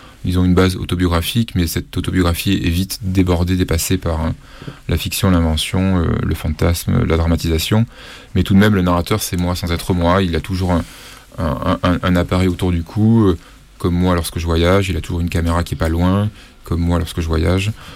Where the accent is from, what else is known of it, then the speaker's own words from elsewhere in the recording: Avignon, Provence-Alpes-Côte d'Azur, France; Ma première exposition photo, c'était dans ma ville natale à Avignon.